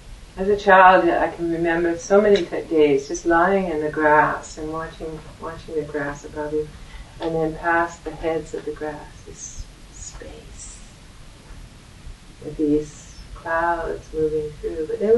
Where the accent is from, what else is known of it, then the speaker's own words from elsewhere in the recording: Alberta, Canada; I was very fortunate as a child. I grew up in Alberta. Alberta is called Big Sky Country.